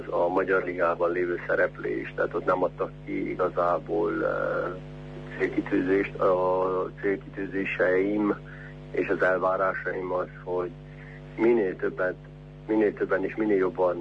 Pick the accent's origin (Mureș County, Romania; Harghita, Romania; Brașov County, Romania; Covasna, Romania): Brașov County, Romania; Brașov; mert hát ugye innen származom, tehát szeretném tudni, hogy mi történik.